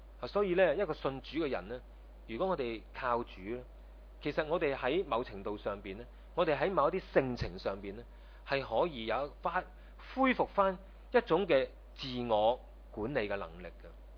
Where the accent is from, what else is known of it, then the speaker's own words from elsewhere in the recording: China; 好像我们中国人说人的学习呢逆水行舟嘛